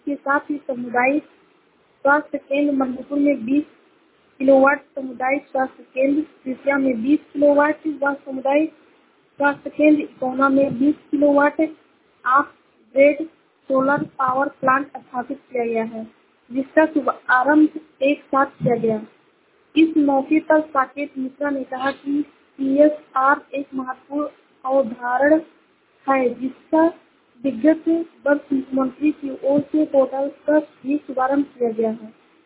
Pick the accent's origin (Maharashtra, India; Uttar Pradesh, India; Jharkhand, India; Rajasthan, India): Uttar Pradesh, India; मैं जिला सावस्ती से हूँ।